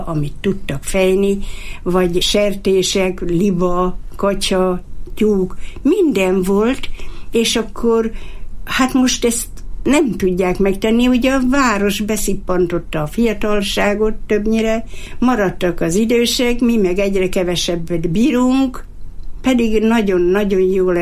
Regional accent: Hungary; born there; nem nagy faluba születtem, hanem inkább Tanya. A Tisza egy kilométerre volt hozzánk, ahol én születtem

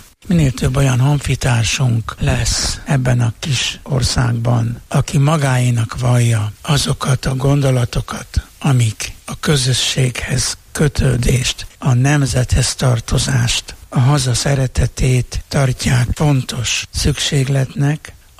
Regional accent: Farád, Győr-Moson-Sopron, Hungary; Az én szülőföldem, ha visszatekintek a gyerekkoromra, az nem más, mint a szülőfalu Farád, a hanság fara vége.

